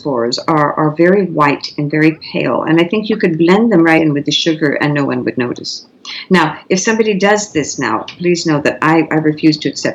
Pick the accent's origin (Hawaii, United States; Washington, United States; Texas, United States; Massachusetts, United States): Washington, United States; Tacoma; an urban fantasy set in my hometown of Tacoma.